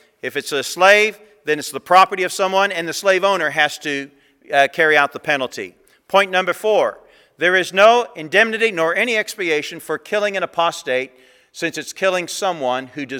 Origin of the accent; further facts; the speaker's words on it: Indiana, United States; born there; I was born in Indiana into a preacher's home.